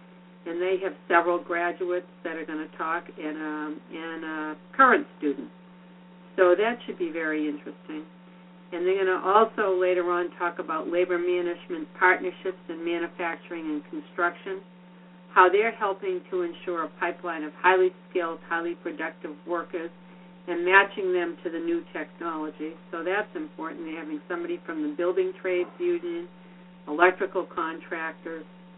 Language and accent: English; Connecticut, United States; And we're from Connecticut.